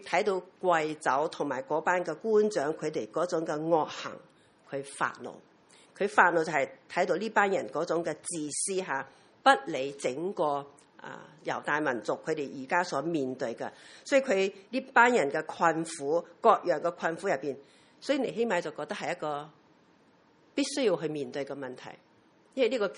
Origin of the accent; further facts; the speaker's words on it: Taiwan; now in Hong Kong; 因為我自己來自台灣，所以我比較留意台灣的消息